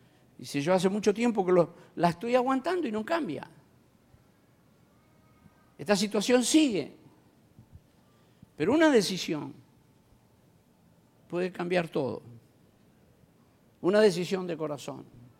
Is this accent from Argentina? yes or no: yes; Córdoba, Argentina; born there; Tengo una sobrina en La Borde, donde yo nací, provincia de Córdoba, pueblo de 5.000 habitantes.